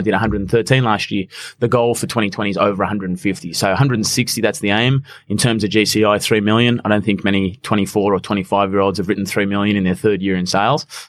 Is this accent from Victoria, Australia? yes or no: no; Cronulla, New South Wales, Australia; I'm a Shire boy originally. I come from Cronulla, Alfords Point, Menai Way.